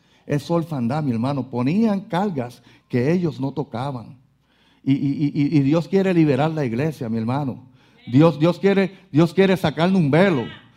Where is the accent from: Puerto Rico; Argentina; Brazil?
Puerto Rico; Mis hermanos, mi país, Puerto Rico, soy puertorriqueño, puedo hablar de Puerto Rico.